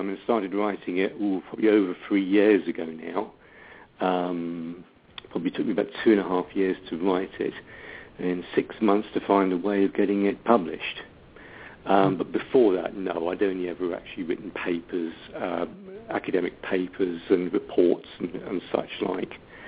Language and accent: English; South East England, United Kingdom; now in Wales; Actually, I'm not on the Isle of Wight. I'm from the Isle of Wight originally, but I now live in South Wales, which is a little country just next to England.